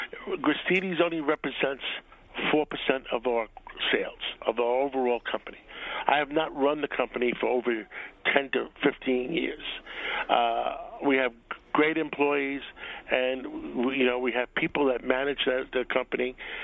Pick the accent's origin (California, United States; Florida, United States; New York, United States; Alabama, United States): New York, United States; And that describes me. I'm a New Yorker.